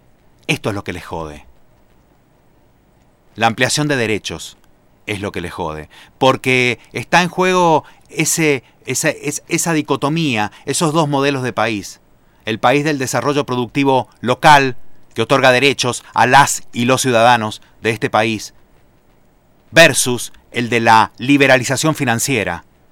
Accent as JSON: {"language": "Spanish", "country": "Argentina", "said": "que en este país, que en Argentina, que en mi país"}